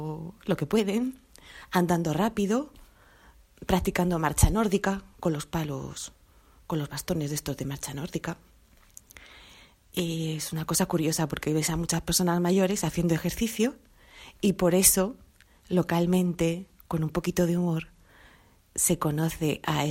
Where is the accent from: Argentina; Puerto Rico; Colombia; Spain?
Spain; En Cáceres, que es una ciudad pequeñita del suroeste de España y que es la ciudad de donde soy